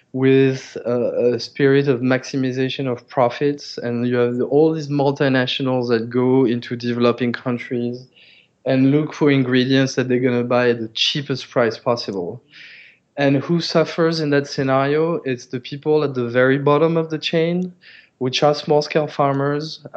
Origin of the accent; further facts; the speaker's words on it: France; English is a second language; moved away as an adult; I grew up in France.